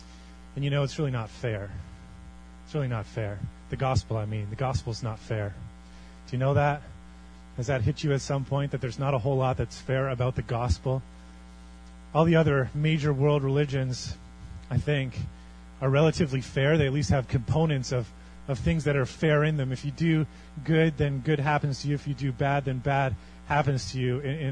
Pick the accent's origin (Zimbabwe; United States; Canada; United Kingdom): Canada; born there; It's not really fair that I was born in Canada